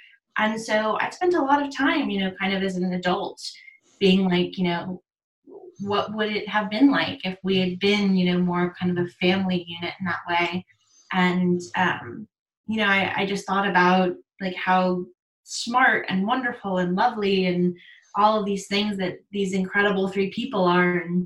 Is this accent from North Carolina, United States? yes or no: no; New Orleans, Louisiana, United States; I grew up in New Orleans, but after I graduated, he and my younger sisters and my stepmom relocated to Northern California in Sonoma County